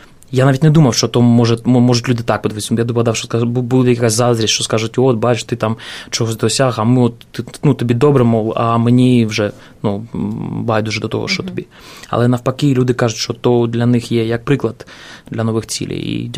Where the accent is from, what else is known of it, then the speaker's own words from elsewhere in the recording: Donetsk Oblast, Ukraine; also born or lived in Chernihiv; Я сам народився в Чернігові, дитинство пройшло в Донецькій області, потім знову в Чернігов, потім знову Донеччина. І так в мене, я кажу, що в мене дві такі батьківщини моїх, два рідних краї – Чернігівщина і Донеччина.